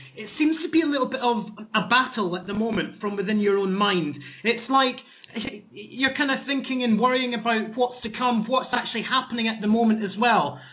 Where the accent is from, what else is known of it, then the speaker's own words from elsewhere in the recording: Dundee, Scotland, United Kingdom; also born or lived in Perth; I was born in Perth in Scotland, not Australia, and brought up in sunny Dundee. And I was brought there from the age of 3 years old.